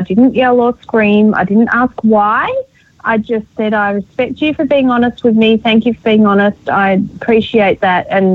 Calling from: Australia; I'm calling from Australia, so I'm really excited to talk to you guys

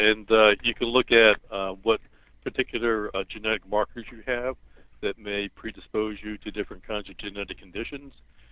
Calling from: Cincinnati, Ohio, United States; I'm calling from Cincinnati, Ohio.

